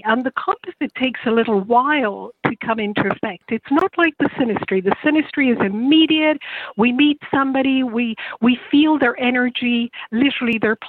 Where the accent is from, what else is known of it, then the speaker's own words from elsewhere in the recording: Ireland; accent: Irish; That's my Irish accent there.